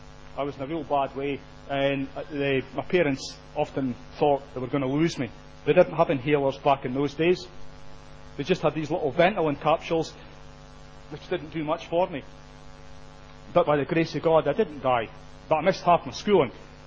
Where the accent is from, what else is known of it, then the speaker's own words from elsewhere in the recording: Scotland, United Kingdom; born there; accent: Scottish; So, I was born in Scotland, which is probably obvious, or hopefully it's obvious to you. I've still got my Scottish accent. I was born into a strong, staunch Roman Catholic family.